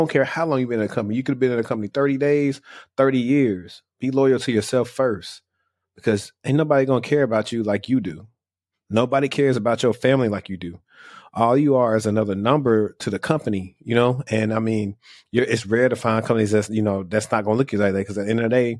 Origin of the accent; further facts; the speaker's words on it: Louisiana, United States; now in Dallas–Fort Worth, United States; I'm from Louisiana, and I moved to the DFW area exactly 6 years ago.